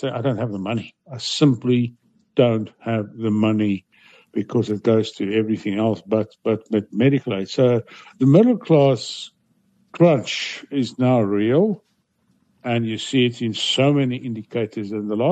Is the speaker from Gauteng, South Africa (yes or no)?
yes; Johannesburg, Gauteng, South Africa; You must remember, I grew up in Hillbrow, 70s, 80s, and 90s.